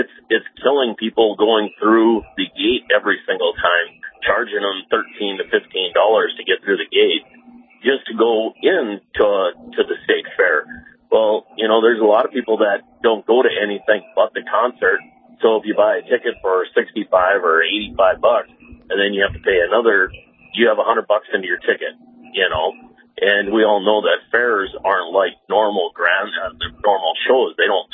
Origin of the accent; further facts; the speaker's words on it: Bismarck, North Dakota, United States; And I'm from Bismarck, and I'll tell you what, Bismarck leadership needs to take a note of this